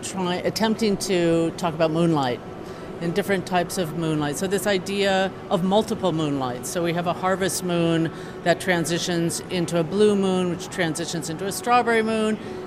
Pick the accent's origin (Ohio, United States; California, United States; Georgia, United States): California, United States; Pasadena; I grew up in Pasadena, so, you know, it's kind of a trek, like an adventure.